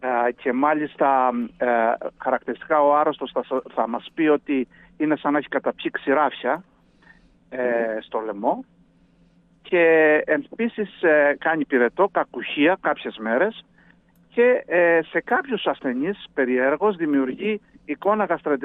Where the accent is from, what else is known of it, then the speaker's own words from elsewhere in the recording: Ierapetra, Crete, Greece; Και η γενέτειρά μου, εκεί που μεγάλωσα.